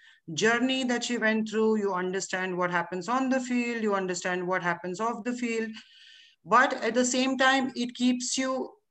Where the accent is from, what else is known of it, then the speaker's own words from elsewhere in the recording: India; But we as Indian, we always have loved the game.